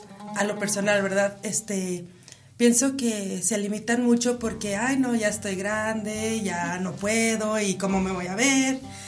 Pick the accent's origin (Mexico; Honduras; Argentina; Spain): Mexico; Tamaulipas; Y pues yo vengo de Tamaulipas.